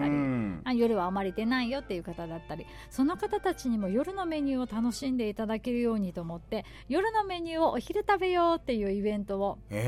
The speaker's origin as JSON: {"language": "Japanese", "region": "Kumamoto", "country": "Japan", "said": "私熊本出身だからどうしてもお城納豆"}